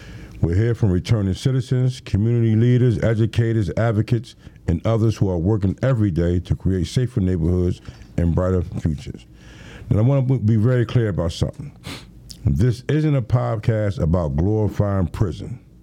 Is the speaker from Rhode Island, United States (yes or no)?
no; Philadelphia, Pennsylvania, United States; Because I grew up in South Philadelphia, as you know. And growing up in the inner city, we tend to gravitate toward the negative influences.